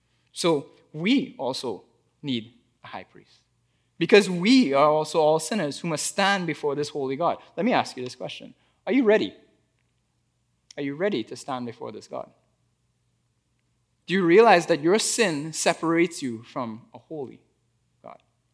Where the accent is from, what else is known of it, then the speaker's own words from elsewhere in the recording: Trinidad & Tobago; now in Canada; I grew up in Trinidad